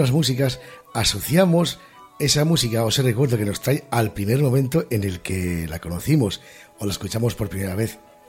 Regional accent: Gijón, Asturias, Spain; porque yo soy de Gijón

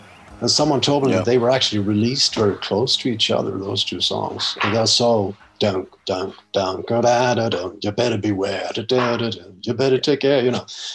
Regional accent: Västra Götaland, Sweden; English is a second language; where I grew up outside of Gothenburg, a lot of people saw … as the gods.

